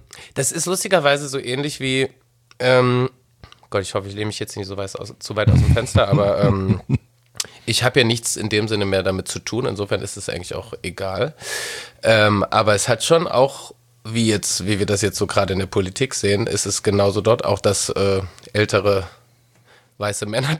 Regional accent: Görlitz, Saxony, Germany; Ich komme aus Görlitz.

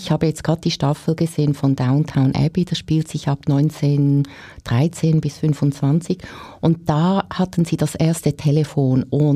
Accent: Zug, Switzerland; In Zug, ich bin ja aus Zug, gibt es ja viele solche Firmen

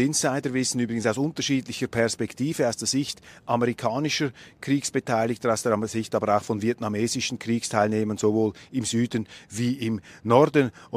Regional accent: Switzerland; als Schweizer wollen wir uns da nicht zu sehr einmischen in diese internen Angelegenheiten

